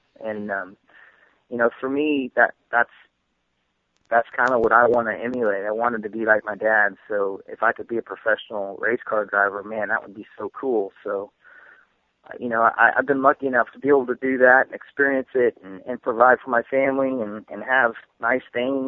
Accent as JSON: {"language": "English", "region": "Indiana", "country": "United States", "tie": "born or raised there", "said": "I've been lucky enough to be born and raised in Indiana where dirt track racing thrives"}